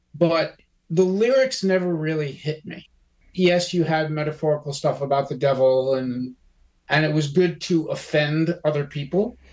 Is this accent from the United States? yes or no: yes; Yonkers, New York, United States; Growing up in Westchester County, Yonkers, New York, it was kind of a no-fly zone in a lot of ways.